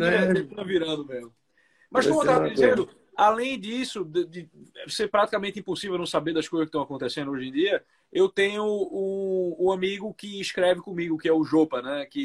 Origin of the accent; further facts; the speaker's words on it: Recife, Pernambuco, Brazil; eu cresci em Recife.